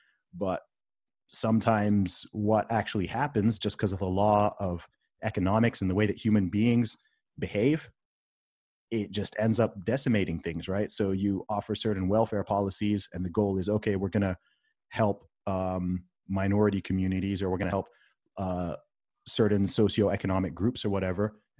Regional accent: United Kingdom; obviously being a British guy, I catch a lot of flack from certain Black Americans, especially on social media, right?

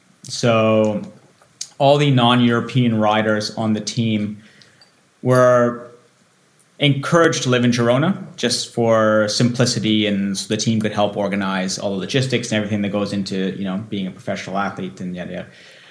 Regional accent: Canada; born there; I was born in Canada, but both my parents are German. So they immigrated into Canada in the 70s. So I actually have a dual citizenship. So I have a German passport

